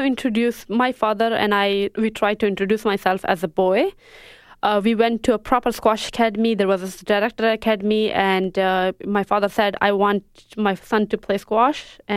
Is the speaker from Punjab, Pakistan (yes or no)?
no; Waziristan, Khyber Pakhtunkhwa, Pakistan; And I come from Waziristan, which is the hub of Taliban, and Waziristan means the land of Wazir people.